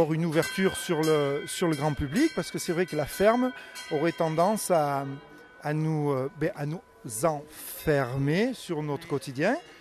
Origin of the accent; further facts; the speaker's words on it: Auvergne-Rhône-Alpes, France; je suis originaire du Cantal, de la région de Mauriac.